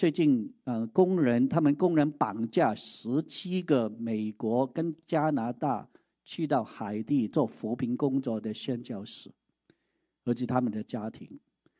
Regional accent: Guangdong, China; 比如说我们广东人有一句话说

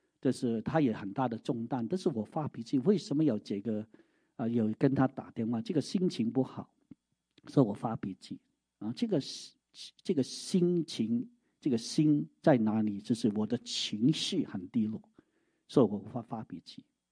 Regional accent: Guangdong, China; 比如说我们广东人有一句话说

